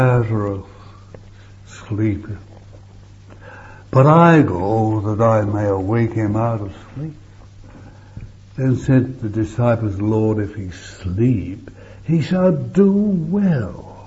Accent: England, United Kingdom; I'm not living by an Englishman. I gave up being an Englishman the moment I understood what new birth was.

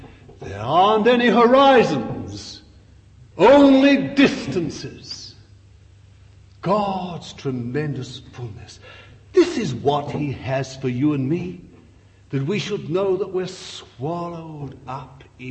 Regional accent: Bethnal Green, London, United Kingdom; born there; My apologies to you, I was born in Bethnal Green.

